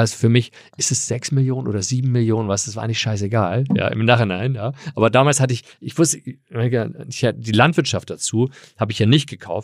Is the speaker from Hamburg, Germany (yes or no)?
yes; Hamburg, Germany; also born or lived in California, United States; ich bin ja hier aufgewachsen in Hamburg